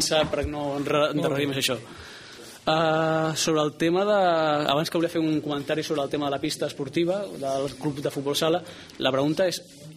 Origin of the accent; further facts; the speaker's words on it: Barcelona, Catalonia, Spain; born there; jo soc nascut a Barcelona.